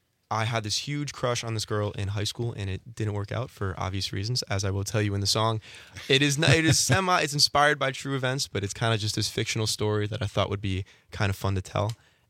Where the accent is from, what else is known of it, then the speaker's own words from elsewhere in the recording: Pennsylvania, United States; I'm not from Wisconsin, so all the family's still in Pennsylvania.